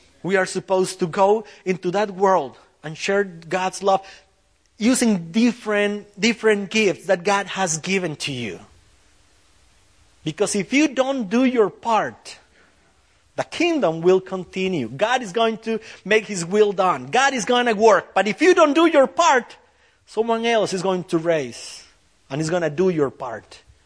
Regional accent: Costa Rica; And that was my family growing up in Costa Rica. A rough neighborhood with a rough life.

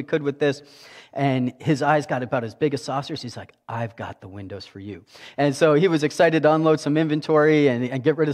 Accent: Canada; I'm Canadian.

